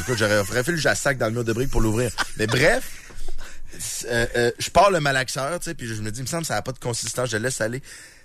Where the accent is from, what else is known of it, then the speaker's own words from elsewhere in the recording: Lévis, Quebec, Canada; Nous autres, les deux, on vient de Lévis.